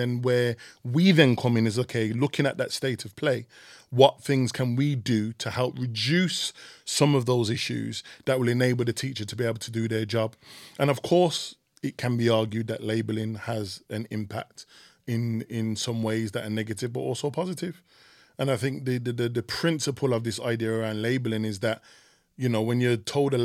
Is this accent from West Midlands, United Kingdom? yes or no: yes; Birmingham, West Midlands, United Kingdom; I'm young, I'm black, but I'm from Birmingham.